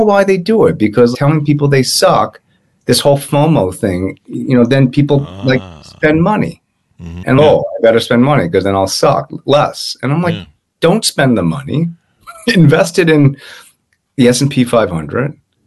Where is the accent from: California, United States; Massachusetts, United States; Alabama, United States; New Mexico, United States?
Massachusetts, United States; Boston; And you know, the Boston Globe just did a piece. My hometown paper just did a piece on the book, which was really nice of them.